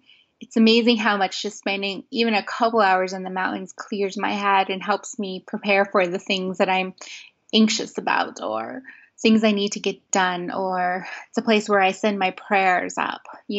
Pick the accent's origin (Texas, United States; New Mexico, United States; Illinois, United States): New Mexico, United States; Tohatchi; Yeah, so I grew up on the Navajo Reservation in a little community called Tohatchi, just outside of Gallup, New Mexico. And apparently we were quite poor.